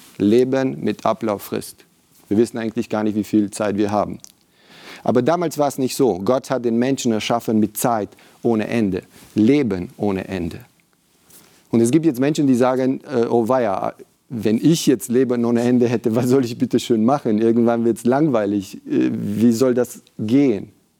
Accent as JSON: {"language": "German", "country": "Romania", "tie": "born or raised there", "moved": "yes", "said": "Ich bin in Rumänien aufgewachsen, in einer Diktatur. Bis ich 12 war, habe ich nie diese exotischen Früchte essen können."}